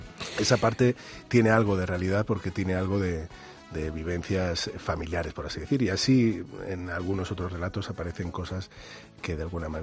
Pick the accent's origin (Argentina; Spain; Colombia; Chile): Spain; Madrid, Community of Madrid; yo me crié en Vallecas, uh-huh. mis padres se conocieron allí